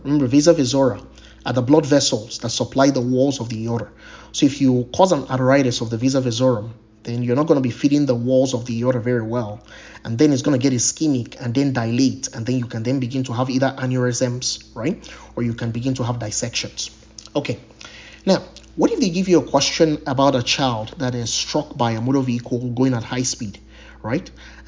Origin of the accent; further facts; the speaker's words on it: Nigeria; Remember, Nigeria was colonized by the British, and I'm from Nigeria.